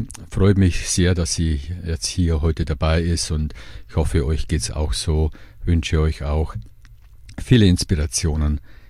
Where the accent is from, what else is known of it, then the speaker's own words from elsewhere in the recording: Bavaria, Germany; In der Nähe von Regensburg.